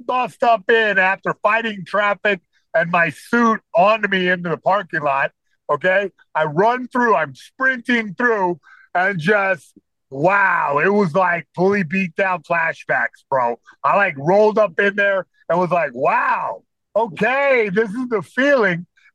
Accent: California, United States; that's just part of being a Californian.

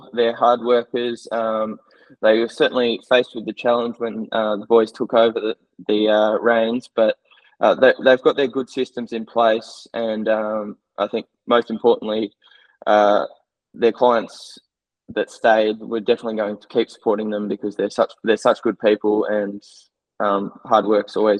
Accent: Queensland, Australia; now in Euroa, Australia; I played footy all the way growing up. I grew up in Queensland, but I was very much a Aussie rules boy.

